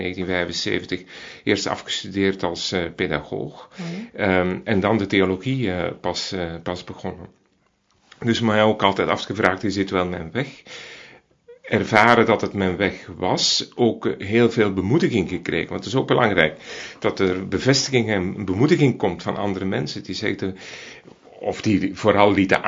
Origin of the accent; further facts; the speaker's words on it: Flanders, Belgium; Ik kom uit Vlaanderen.